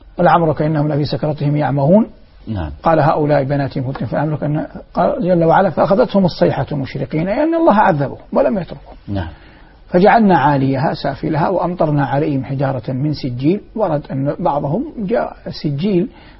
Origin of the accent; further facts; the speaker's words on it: Saudi Arabia; now in Doha, Qatar; لبلدي الأم ووطني الغالي المملكة العربية السعودية